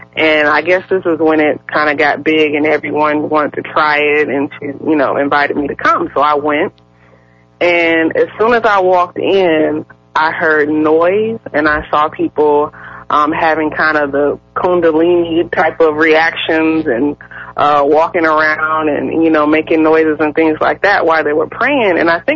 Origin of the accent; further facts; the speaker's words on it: Norfolk, Virginia, United States; I'm from Norfolk, Virginia.